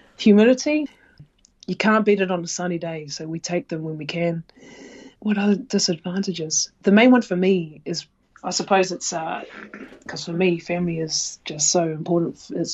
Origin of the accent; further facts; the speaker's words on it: Oamaru, Otago, New Zealand; moved away; Because I grew up in Oamaru, small town